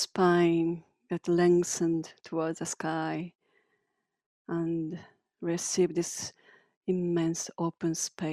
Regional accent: Japan; as Antonia beautifully presented. I'm from Japan

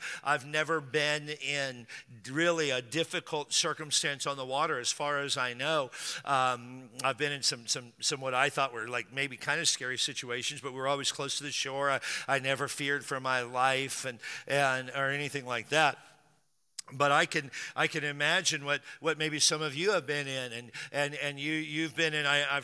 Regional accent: Spanaway, Washington, United States; now in San Diego, United States; I grew up in Spanaway, Washington, which is a suburb of Tacoma, and it's similar to San Diego.

